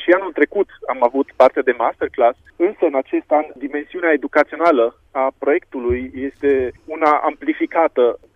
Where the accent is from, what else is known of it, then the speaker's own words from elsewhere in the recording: Switzerland; eu evident sunt din Elveția